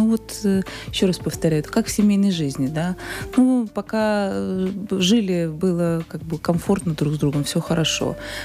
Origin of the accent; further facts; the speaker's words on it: Riga, Latvia; Я сама родом с Латгальского предместья, с московского фаштата. И в Латгальском предместье мы знаем, что живет очень много русскоязычных.